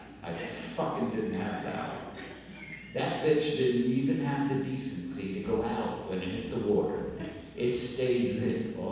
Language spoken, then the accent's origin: English; New Jersey, United States; I told you before, I'm from New Jersey. I used to be an iron worker.